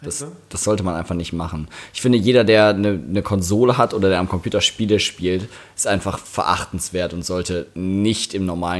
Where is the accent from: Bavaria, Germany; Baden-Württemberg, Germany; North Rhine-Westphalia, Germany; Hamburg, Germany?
North Rhine-Westphalia, Germany; now in Cologne, Germany; Vom Niederrhein.